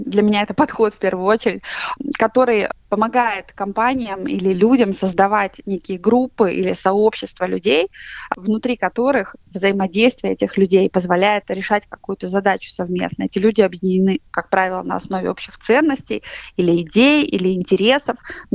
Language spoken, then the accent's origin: Russian; Novosibirsk, Novosibirsk Oblast, Russia; born there; И я сама родилась за Уралом в Новосибирске.